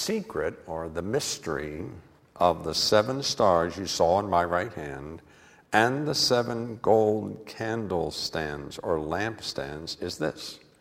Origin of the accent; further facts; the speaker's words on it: West Virginia, United States; That's because of my heritage. I'm from West Virginia, and we don't deal with kind of those high-level things.